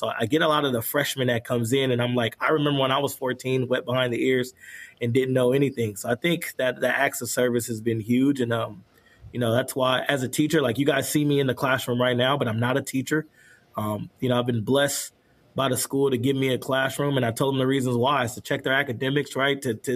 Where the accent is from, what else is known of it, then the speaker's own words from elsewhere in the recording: Vallejo, California, United States; now in Benicia, United States; I'm back in my own community now, literally 10 minutes away from my hometown in Vallejo out here in Benicia